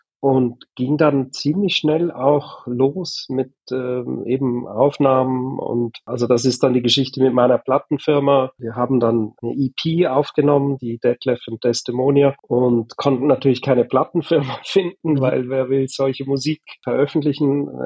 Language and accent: German; Bremgarten, Aargau, Switzerland; also born or lived in Zürich; ich bin in Zürich geboren. War bis eins da, aber meine Eltern fanden dann mit kleinem Kind und Stadt nicht so toll. Und wir sind dann aufs Land gezogen, etwa 30 Kilometer von Zürich. Bremgarten heißt das Dorf, also Städtchen. Da bin ich eigentlich bis 20 war ich da.